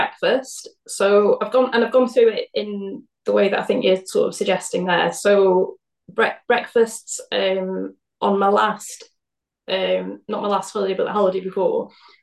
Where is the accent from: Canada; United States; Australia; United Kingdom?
United Kingdom; Blackburn, North West England; now in Birmingham, United Kingdom; So I live in Birmingham. Yeah, I'm from Blackburn, which is like North England.